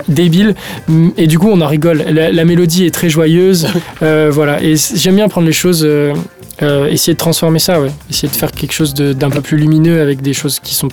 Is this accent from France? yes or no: yes; France; La France qui a, puisque je suis français